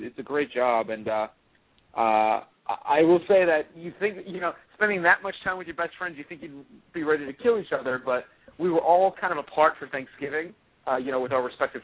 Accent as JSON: {"language": "English", "region": "New York", "country": "United States", "said": "We live in, we're all from New York."}